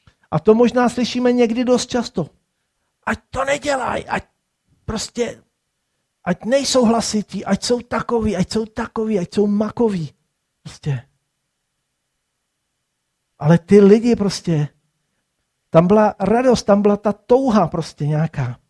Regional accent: Prachatice, South Bohemian Region, Czechia; Víte, já jsem rodem Prachatičák, jo, to je, Prachatice jako jsou takový na prvním místě a pak jsem Jihočech a pak jsem Celočech

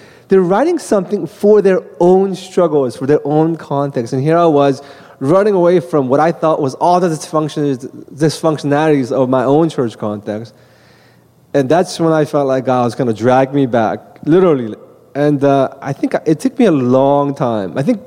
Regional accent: East Coast, United States; now in Los Angeles, United States; I'm from East Coast, I grew up there

